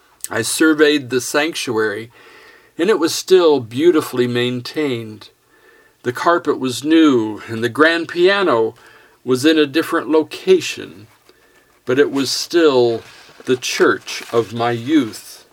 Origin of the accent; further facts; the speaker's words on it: Sterling, Colorado, United States; I was invited back to my hometown of Sterling, Colorado, to preach in the church where I was raised, the First Presbyterian Church of Sterling.